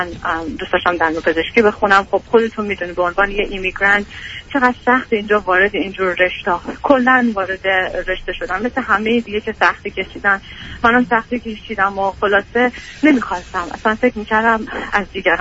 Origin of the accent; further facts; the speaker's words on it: Iran; moved away as an adult; من 34 سالمه، تقریبا 10 سال خارج از ایران هستم.